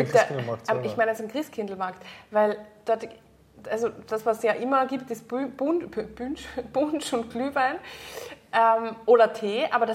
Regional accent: Carinthia, Austria; bei uns in Kärnten

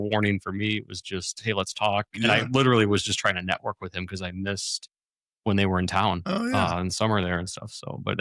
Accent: Chicago, Illinois, United States; I'm originally from Chicagoland.

